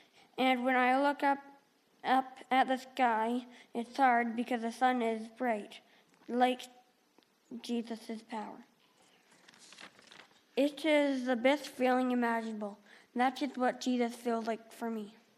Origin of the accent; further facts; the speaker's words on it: Linden, Alberta, Canada; also born or lived in Three Hills; I was born on April 23rd, 2006, in Three Hills, and I grew up here in Linden.